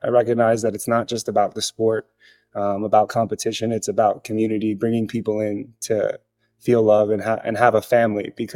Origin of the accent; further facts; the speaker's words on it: New York, United States; Yeah, I mean I'm from New York, so just like gift of gab, always wanting to talk to people, run my mouth